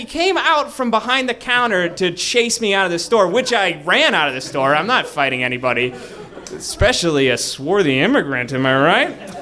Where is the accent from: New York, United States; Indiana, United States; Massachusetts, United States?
Massachusetts, United States; Boston; I'm from Boston.